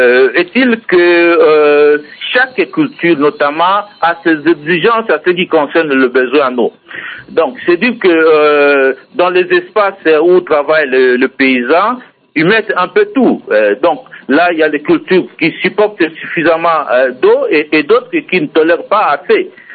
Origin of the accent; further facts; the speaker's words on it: DR Congo; chez nous en RDC